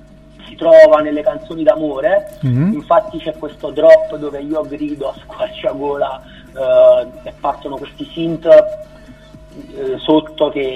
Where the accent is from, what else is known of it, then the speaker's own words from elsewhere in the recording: Naples, Campania, Italy; Abbiamo suonato un po' in giro, specialmente a Napoli, io sono di Napoli